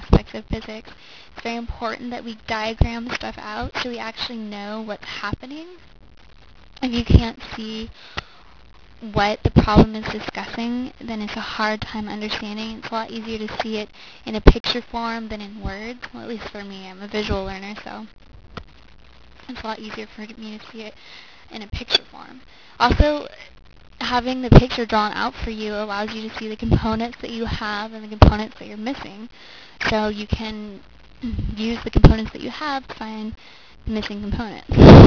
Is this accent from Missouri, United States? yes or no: no; Poway, California, United States; also born or lived in Riverside; I'm originally from Poway, California. I've lived there for the past 10 years. Prior to that, I lived in Riverside, California, which is probably about 2 hours north from here near the San Bernardino Mountains.